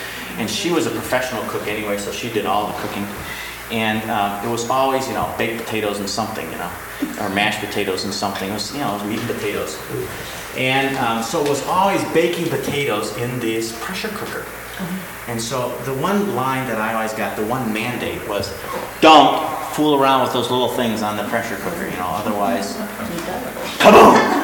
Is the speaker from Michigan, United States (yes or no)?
yes; Saginaw, Michigan, United States; And Grandma was the matriarch of our oikonomia, where I grew up in Saginaw, Michigan.